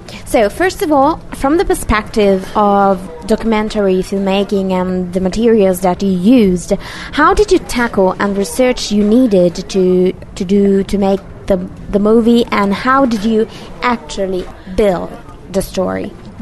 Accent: Modena, Emilia-Romagna, Italy; English is a second language; I come from Modena, and I'm very familiar with the culture of the Scuderia Ferrari because it is deeply rooted in the Emilian culture.

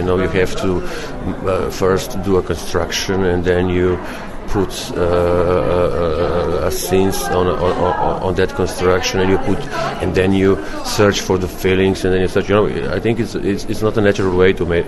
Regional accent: Slovenia; I'm from Slovenia. It's a tiny country which almost no one knows on the world. But as soon as I say that I live 200 kilometers from Venice, then they realize where approximately this little country is

